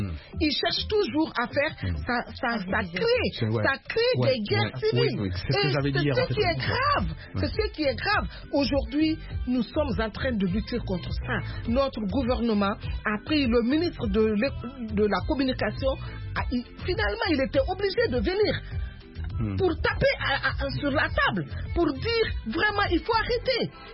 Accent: Guinea; Parce que nous avons plusieurs ethnies chez nous en Guinée.

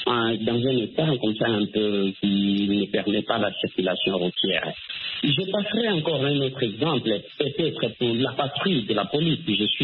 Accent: DR Congo; le cas de la RDC, peut-être mon pays d'origine

